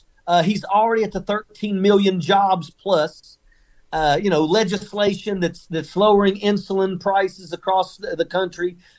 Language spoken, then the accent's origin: English; West Virginia, United States; There was a time, you know, I come from West Virginia. There was a time when West Virginia was a strong, proud Democrat state.